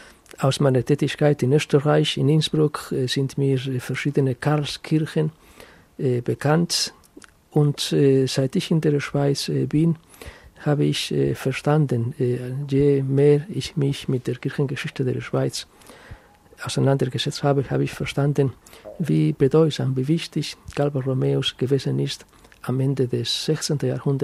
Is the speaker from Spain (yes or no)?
yes; Spain; Ich bin in Spanien aufgewachsen